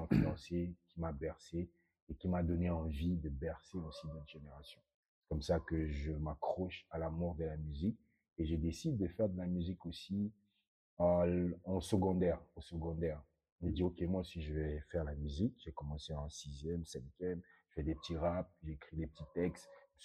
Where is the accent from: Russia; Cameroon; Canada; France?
Cameroon; South; je suis originaire du Sud et du Cameroun.